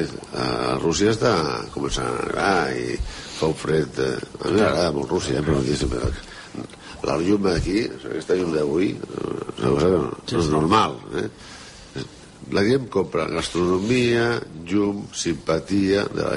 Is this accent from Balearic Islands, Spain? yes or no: no; Barcelona, Catalonia, Spain